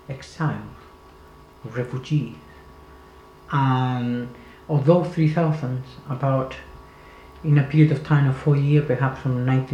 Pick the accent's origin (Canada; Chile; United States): Chile; English is a second language; moved away as an adult; now in Scotland; I am from Chile. I have been living in Scotland for a long time. I came to Scotland in 1974.